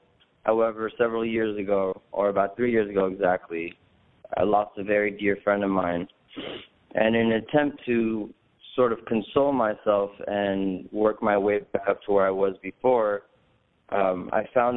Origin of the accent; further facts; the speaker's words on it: Los Angeles, California, United States; I grew up in the West Los Angeles, Hollywood area.